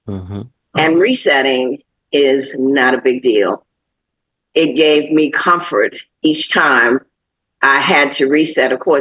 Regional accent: Washington, District of Columbia, United States; growing up in Washington, D.C. used to be a safe haven. I could go northeast, where I grew up in northeast.

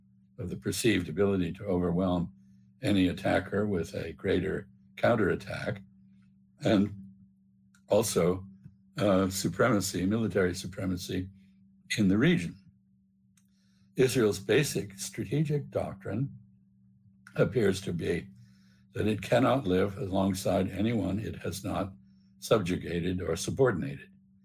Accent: Bahamas; Actually, I grew up in the Bahamas. I knew lots of octopuses, and they were generally very gentle, not ferocious.

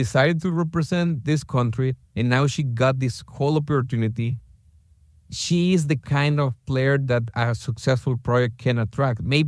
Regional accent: El Salvador; You know, we're Salvadoran. We come from the Nahuatl and Maya Pipil people. We're not tall people.

